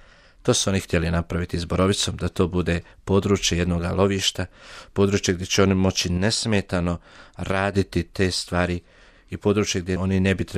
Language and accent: Croatian; Posavina, Bosnia & Herzegovina; ja kao mlad svećenik koji je i rodom iz Bosanske Posavine